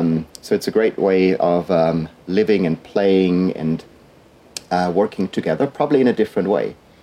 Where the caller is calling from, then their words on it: California, United States; I'm joining you today from my geodesic dome in our little forest here in the Santa Cruz Mountains.